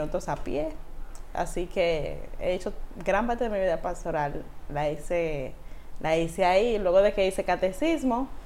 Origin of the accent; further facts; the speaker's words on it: Los Tocones, Santiago, Dominican Republic; born there; nació en una pequeña comunidad a las afueras de la ciudad llamada Los Tocones, de la que estoy muy orgullosa de pertenecer. Es una comunidad cerca de Villa González.